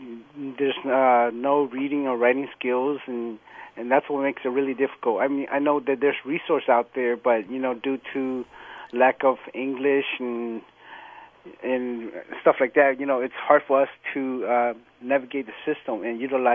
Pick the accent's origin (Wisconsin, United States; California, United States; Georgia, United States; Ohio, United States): California, United States; Fresno; also born or lived in Portland / San Diego; I first landed in Portland, Oregon, moved to San Diego, and then I grew up in Fresno, California. Moved back to Fresno, and now moved back to San Diego, and now I'm here.